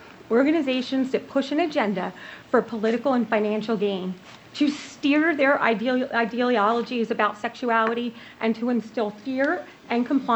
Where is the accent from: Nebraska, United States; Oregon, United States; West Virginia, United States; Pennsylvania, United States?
Pennsylvania, United States; Warrington; I'm from Warrington.